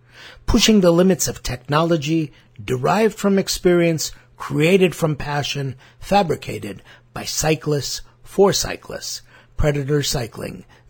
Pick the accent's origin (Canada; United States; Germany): United States; Cupertino, California; Yes, born and raised in Cupertino. I was there when Apple became Apple.